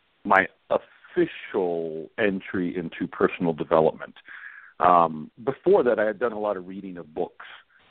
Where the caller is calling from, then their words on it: Spokane, Washington, United States; Spokane, Washington.